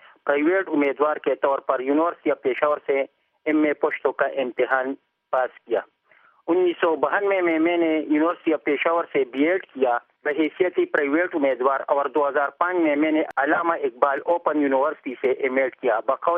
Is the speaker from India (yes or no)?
no; Shakar Tangi, Khyber Pakhtunkhwa, Pakistan; میں گاؤں شکر تنگی علاقہ کاٹلنگ ضلع مردان کے پی کے کا رہنے والا ہوں. میں 1 اپریل 1963 کو اسی گاؤں میں پیدا ہوا.